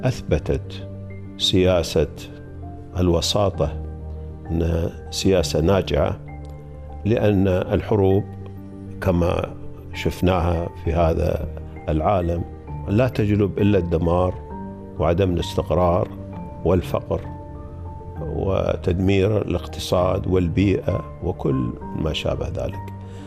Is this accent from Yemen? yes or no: no; Qatar; also born or lived in New York, United States; وأنا كقطري أفتخر أن اليوم أينما ذهبت وأسأل أنت من أين، أقول لهم دولة قطر. كثير من الأصدقاء والمعارف، أنا عشت في نيويورك، مدينة نيويورك بحكم عملي